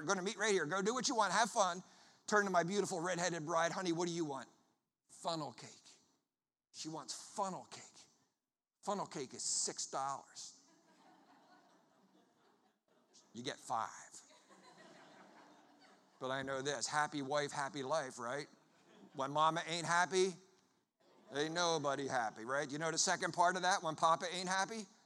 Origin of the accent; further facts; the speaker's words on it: Philadelphia, Pennsylvania, United States; It's not just because I'm from Philly